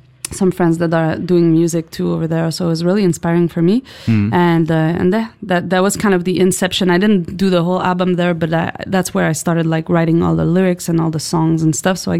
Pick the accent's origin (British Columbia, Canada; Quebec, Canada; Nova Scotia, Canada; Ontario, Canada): Quebec, Canada; Montreal; Montreal, Canada.